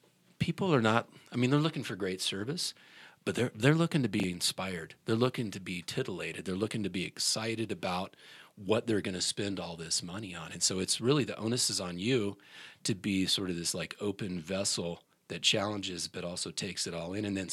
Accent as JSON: {"language": "English", "town": "Boulder", "region": "Colorado", "country": "United States", "said": "And, you know, I'm from Boulder, so you have to be kind of careful how you say this."}